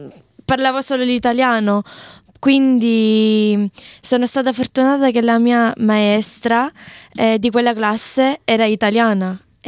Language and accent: Italian; Sicily, Italy; accent: Sicilian; also born or lived in Australia; quando parlo tutti mi dicono che capiscono che sono siciliana, però non lo so, forse c'è un misto tra siciliano, tra forse un po' di inglese